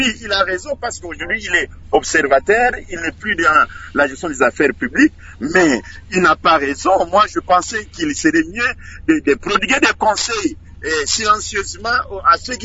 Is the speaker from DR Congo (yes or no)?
yes; DR Congo; chez nous, au Grand Bandou